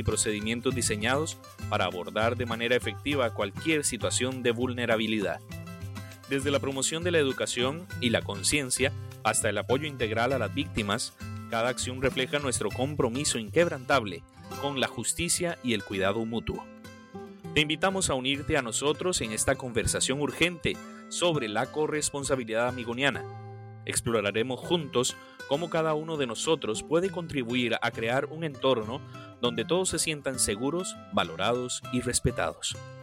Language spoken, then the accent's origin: Spanish; Costa Rica; Es de mi tierra, Costa Rica.